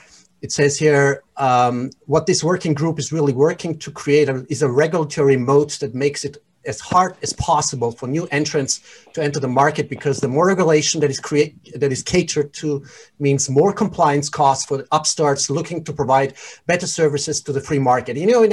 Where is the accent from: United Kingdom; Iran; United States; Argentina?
Iran; I come from Iran